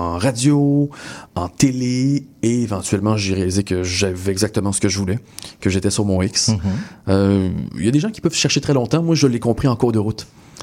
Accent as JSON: {"language": "French", "town": "Montreal", "region": "Quebec", "country": "Canada", "tie": "born or raised there", "said": "J'ai grandi à Montréal-Nord, mm-hmm. Né d'un père irakien, né d'une mère libanaise. J'ai fait l'école publique."}